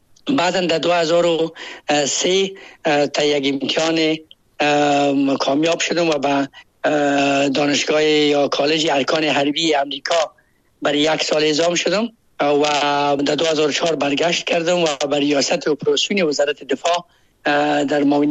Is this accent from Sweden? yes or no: no; Baghlan, Afghanistan; born there; ما در ولایت بغلان زاده شدیم و 54 سال عمر دارم.